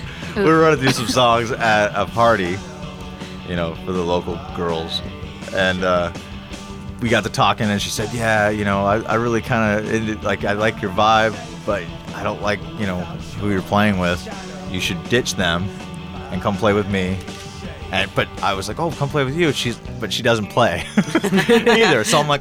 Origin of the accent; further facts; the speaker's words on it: California, United States; born there; also born or lived in Missouri; Yeah, I was born in California, and, you know, I got into a lot of bad stuff and basically, you know, escaped and found myself in Missouri.